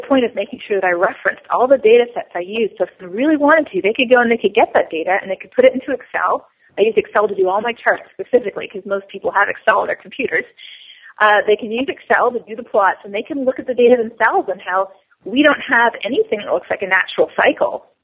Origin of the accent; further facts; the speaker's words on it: Toronto, Ontario, Canada; now in United States; I'm originally from Toronto, and I know in Toronto I've seen things change over my lifetime for sure. Now I live in West Texas